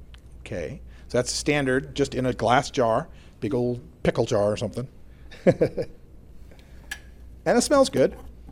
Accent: Idaho, United States; It's just, you know, I'm originally from Idaho, so it's pretty remarkable to just see buckets and rooms and just mass amounts of cannabis like this.

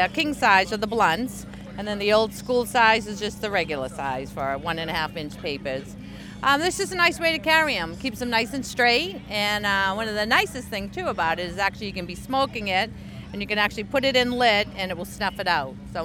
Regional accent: Boston, Massachusetts, United States; from Boston, and we hand make our joint holders.

